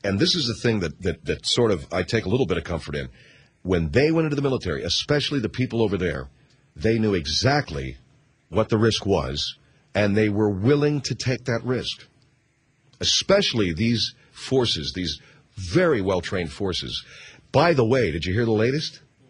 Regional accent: California, United States; born there; So, well, I was born here, but I'd be proud if I came from Canada.

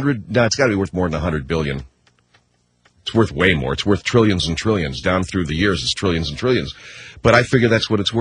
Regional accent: Arcadia, California, United States; I grew up in Arcadia, California. What's in Arcadia?

